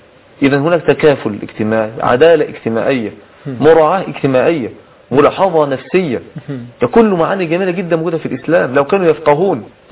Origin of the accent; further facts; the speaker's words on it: Egypt; الأخرق بالمعنى البلدي عندنا في مصر اللي هو العويل،